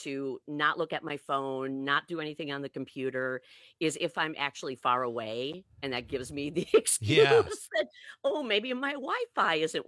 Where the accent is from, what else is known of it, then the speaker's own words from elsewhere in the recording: Wisconsin, United States; I grew up in Northeast Central Wisconsin, so I am going to say my favorite lake is Shawano Lake.